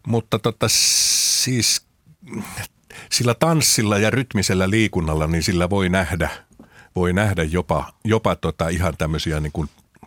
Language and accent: Finnish; Outokumpu, North Karelia, Finland; No mä olen syntynyt ja kasvanut Outokummussa, joka on Pohjois-Karjalaa.